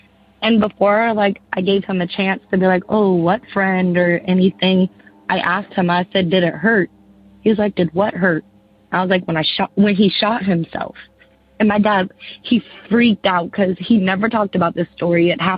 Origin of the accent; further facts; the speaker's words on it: Virginia, United States; also born or lived in Chesapeake; I'm from Virginia.